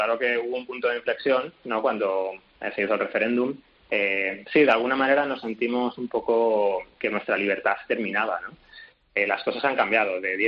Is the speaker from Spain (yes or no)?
yes; Spain; now in London, United Kingdom; necesito mezclarme con gente española, necesito escuchar la radio en español de vez en cuando. Entonces siempre hay detalles que me hacen recordar que soy español